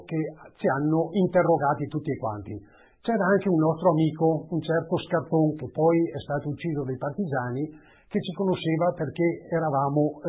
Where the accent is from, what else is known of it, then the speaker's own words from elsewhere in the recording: Feltre, Veneto, Italy; sono nato a Feltre il 26 dicembre del 1927, abito da sempre a Feltre